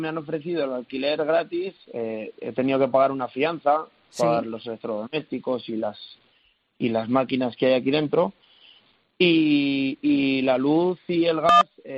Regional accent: Mojados, Castile and León, Spain; Yo he vivido siempre en Mojados, yo soy de Mojados

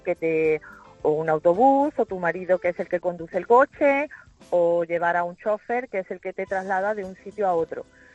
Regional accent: Córdoba, Andalusia, Spain; also born or lived in Saudi Arabia; Estoy en Córdoba, soy de Córdoba.

